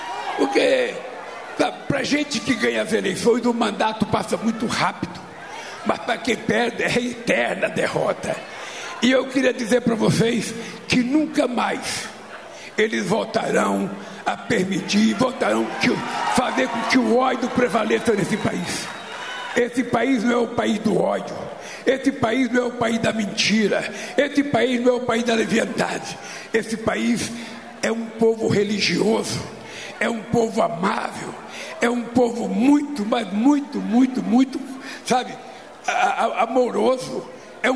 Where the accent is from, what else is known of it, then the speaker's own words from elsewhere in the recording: São Paulo, Brazil; also born or lived in Bahia; eu, quando era pequeno lá em São Paulo